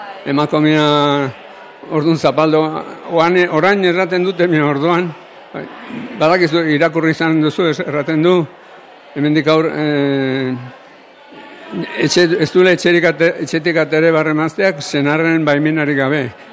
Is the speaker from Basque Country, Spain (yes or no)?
no; Alsasua, Navarre, Spain; nik altsoko nizarra naiz, altsoko gauzak izautu ditu nire herrian